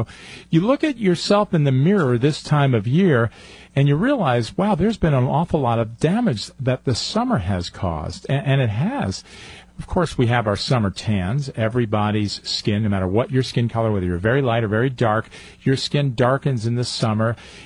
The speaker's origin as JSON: {"language": "English", "region": "New York", "country": "United States", "tie": "born or raised there", "said": "When I was a kid growing up near West Point, New York, I went ice skating"}